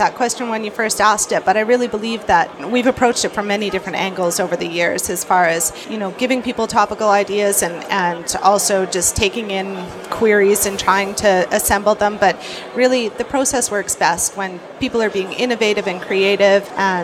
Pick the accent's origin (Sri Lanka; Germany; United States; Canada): Canada; Cranbrook, British Columbia; also born or lived in Calgary; So I grew up in Calgary, but kind of my teen years on, I was in Cranbrook.